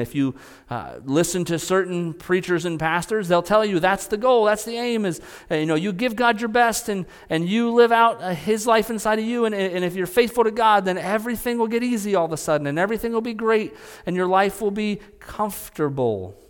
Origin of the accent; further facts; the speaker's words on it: Scotland, United Kingdom; because I'm Scottish